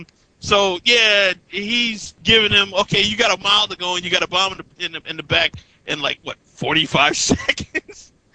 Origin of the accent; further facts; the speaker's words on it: New York, United States; Now, I don't know about you, but I'm a New Yorker